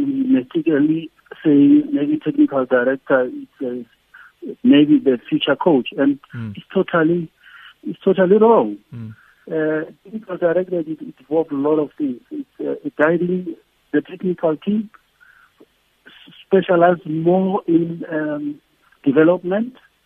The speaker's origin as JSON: {"language": "English", "country": "South Africa", "said": "It's us now as a South African to take from where Chiefs left and take it up."}